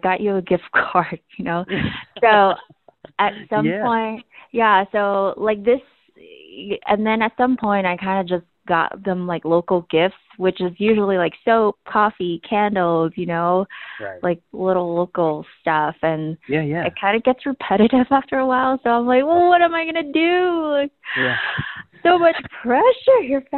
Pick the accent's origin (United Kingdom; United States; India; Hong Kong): Hong Kong; when I grew up in Hong Kong